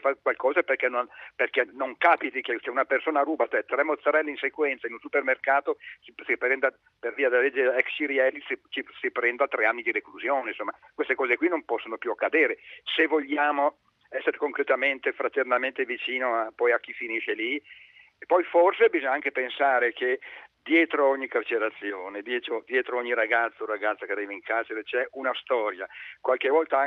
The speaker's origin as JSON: {"language": "Italian", "town": "Milan", "region": "Lombardy", "country": "Italy", "said": "per me che sono milanese"}